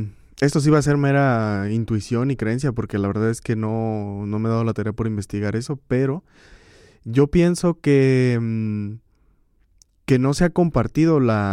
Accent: Mexico; que es muy importante en mi país, en México

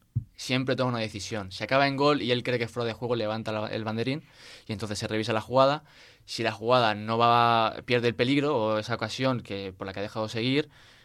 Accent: Alicante, Valencian Community, Spain; Yo estudié el grado en Alicante, porque yo soy de Alicante.

